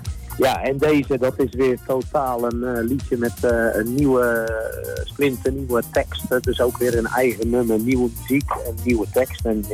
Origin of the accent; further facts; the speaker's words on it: South Holland, Netherlands; kom uit Nieuwe Brug aan de Rijn. En dat is een dorpje tussen, laten we zeggen, Woerden en Gouda. Naast Bodegraven.